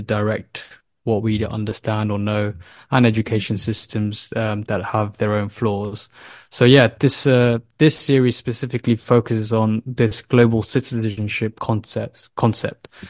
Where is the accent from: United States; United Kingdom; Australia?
United Kingdom; Yeah, I mean, myself, my co-founders, we all were born and raised in the UK